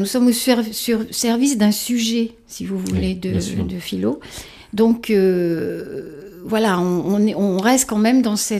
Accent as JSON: {"language": "French", "town": "Paris", "region": "Île-de-France", "country": "France", "tie": "born there", "said": "puisque je suis née à Paris."}